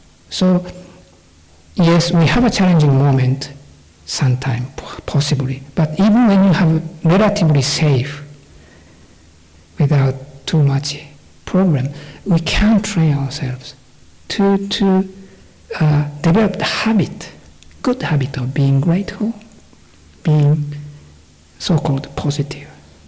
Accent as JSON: {"language": "English", "country": "Japan", "accent": "Japanese", "second_language": "English", "said": "I have a strong Japanese accent. Thank you for putting me with my accent"}